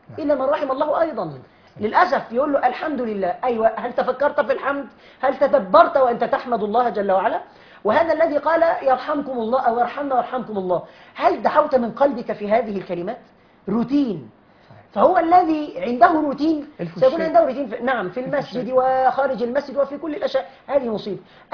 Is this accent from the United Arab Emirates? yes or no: no; Egypt; عندنا في مصر